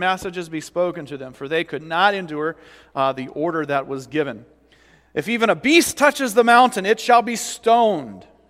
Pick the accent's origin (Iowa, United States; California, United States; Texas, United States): Iowa, United States; I'm from Iowa, okay? So I learned at a very young age to watch out for deer. In fact, I was in one of the heaviest deer populated counties in Iowa.